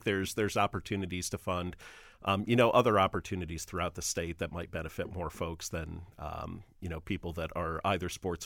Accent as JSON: {"language": "English", "town": "Toledo", "region": "Ohio", "country": "United States", "tie": "born or raised there", "said": "So I'm gonna call out my hometown of Toledo."}